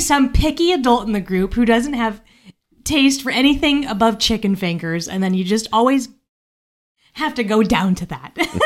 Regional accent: Midwest, United States; You know, as a Midwesterner, I'm not going to go get a burger in Boston.

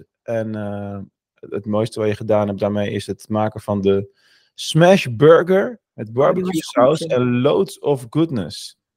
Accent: Rotterdam, South Holland, Netherlands; now in Limburg, Netherlands; In Noord-Holland heb ik gewoond, in Rotterdam waar ik vandaan kom en nu Limburg.

